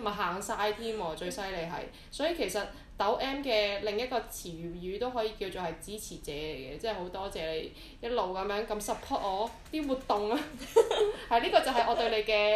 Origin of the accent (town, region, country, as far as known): Hong Kong